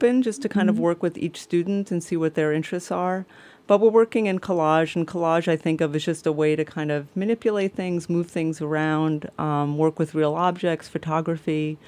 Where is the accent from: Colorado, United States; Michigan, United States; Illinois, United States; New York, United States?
New York, United States; New York City; Well, I grew up in New York City, and I went to ironically, there's some specialized high schools in New York.